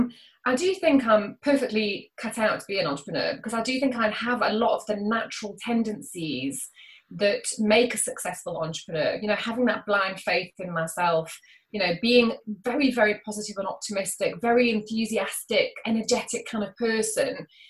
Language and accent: English; South Africa; I'm a child of the 80s. I was born in 74 and I grew up in South Africa, actually. So I didn't grow up, even though I'm British, I didn't grow up in the UK, I grew up in South Africa.